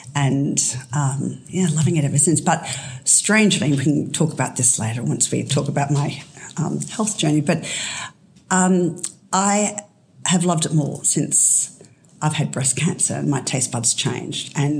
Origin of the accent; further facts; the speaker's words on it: Camp Hill, Queensland, Australia; So I grew up in Camp Hill. I was actually born at the Red Brick Hotel down at South Brisbane. My father was a publican and I was the youngest of five.